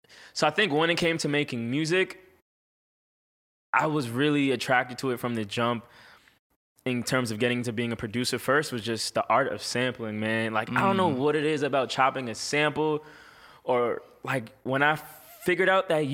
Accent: New York, United States; It started just growing up in New York, you know.

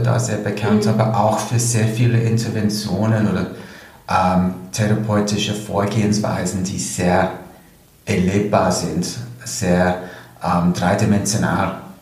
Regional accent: United Kingdom; German is a second language; now in Austria; Wie man wahrscheinlich hören kann von meiner Sprache her, meiner Aussprache, bin ich nicht ursprünglich aus Österreich, sondern ich komme aus Großbritannien und habe mich hier dann war dann 2006, 2007 angefangen, also mich hier dann ausbilden zu lassen

